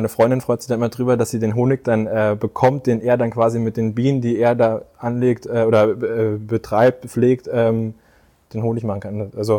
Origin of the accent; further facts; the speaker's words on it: Herdecke, North Rhine-Westphalia, Germany; born there; also born or lived in Dortmund / Plettenberg / Aschaffenburg; Ich bin in Herdecke in Nordrhein-Westfalen geboren, dann sind wir mal nach Dortmund gezogen, dann sind wir nach Plettenberg, Hering, Kerspenhausen, Hünfeld, Mansbach zwischenzeitlich, ich dann nach Stockheim, war mal in Aschaffenburg zwischenzeitlich.